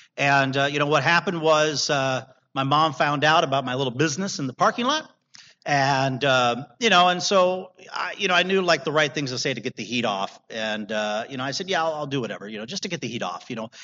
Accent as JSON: {"language": "English", "town": "Culver City", "region": "California", "country": "United States", "tie": "born or raised there", "said": "I grew up here in Culver City"}